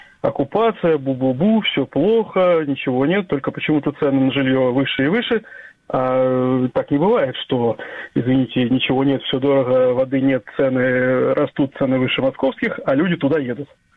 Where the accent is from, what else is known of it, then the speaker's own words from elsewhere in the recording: Crimea, Ukraine; я родился и вырос в Крыму, 17 лет прожил в Крыму.